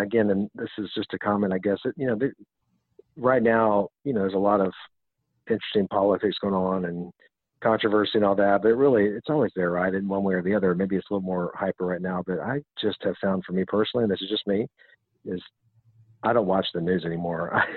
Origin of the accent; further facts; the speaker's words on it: Houston, Texas, United States; I think that's just from growing up in Houston and having fans always going on because it was so darn hot.